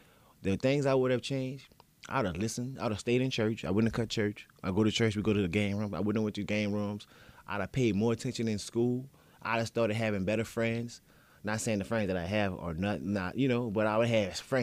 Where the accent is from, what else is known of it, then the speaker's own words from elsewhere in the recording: Louisiana, United States; Being coming from where I come from, I grew up on Bourbon Street.